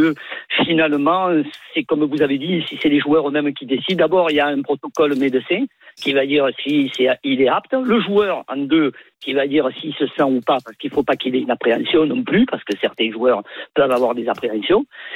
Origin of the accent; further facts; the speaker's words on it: Marseille, Provence-Alpes-Côte d'Azur, France; Moi, je suis Marseillais corse.